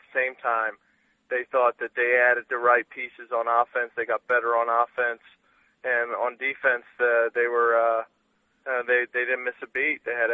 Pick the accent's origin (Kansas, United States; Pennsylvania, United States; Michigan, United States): Pennsylvania, United States; Philadelphia; Still, I'm from Philadelphia, and when I landed in Houston, I thought that was like a block from the sun.